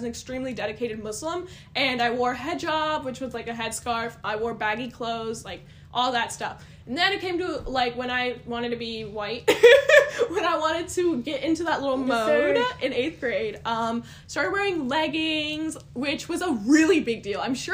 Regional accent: Wisconsin, United States; I'm literally an American, like, I'm from Wisconsin

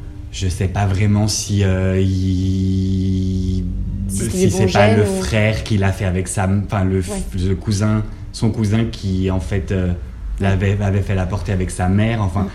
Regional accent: Paris, Île-de-France, France; born there; J'habite à Paris, je suis né à Paris dans une meute de 5 frères et sœurs.

